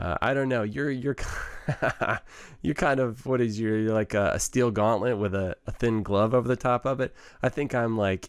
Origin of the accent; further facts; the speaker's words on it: Waco, Texas, United States; born there; I was born in Waco.